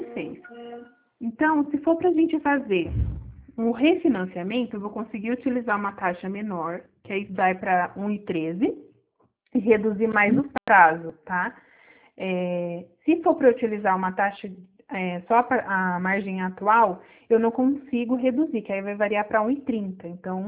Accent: Santa Catarina, Brazil; Curitiba, eu sou de Santa Catarina.

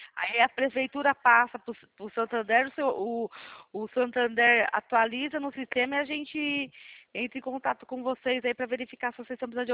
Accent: São Paulo, Brazil

